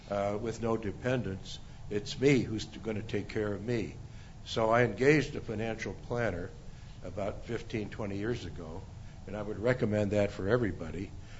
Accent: Saginaw, Michigan, United States; It's double compared to my hometown in Saginaw, Michigan, where the most expensive house in town is $150,000 and nobody's buying it.

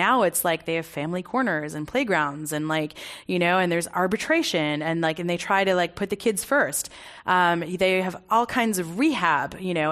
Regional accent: United States; born there; I was born in America, so I'm an American and frankly an anchor baby because I gave my parents nationality.

